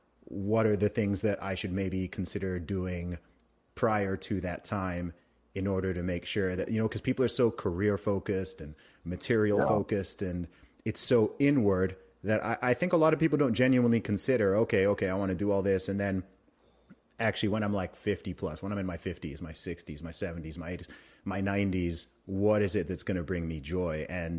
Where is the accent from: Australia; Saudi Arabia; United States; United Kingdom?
Saudi Arabia; we grew up in Saudi Arabia, right? So my parents just left to a complete foreign country.